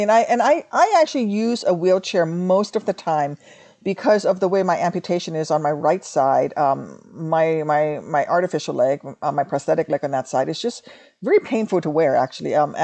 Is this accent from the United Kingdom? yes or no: no; Thailand; Yeah, so I grew up in Southeast Asia post-Vietnam. My mother is Thai. My parents met in Thailand.